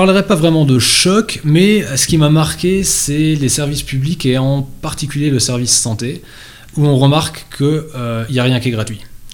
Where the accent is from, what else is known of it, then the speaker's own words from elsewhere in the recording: France; moi, je trouve que quand on est français, on est paré pour tout.